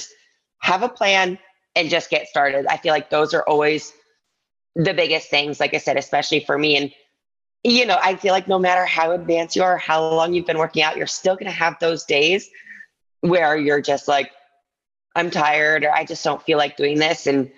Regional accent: Ann Arbor, Michigan, United States; moved away as an adult; now in New York City, United States; I grew up in Ann Arbor, Michigan. Then I went to University of Michigan, did gymnastics there. After that, I moved to New York City.

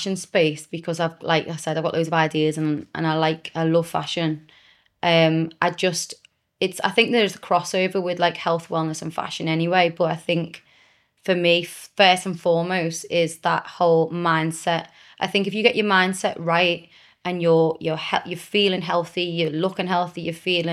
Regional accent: Cyprus; now in England, United Kingdom; Because my whole thing when I grew up in Cyprus was like, I don't get people in England.

